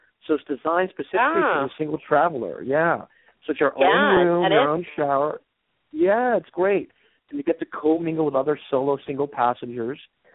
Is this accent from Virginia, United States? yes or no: yes; Virginia, United States; I grew up here in Virginia in horse country and wine country, but horses are a big part of the community.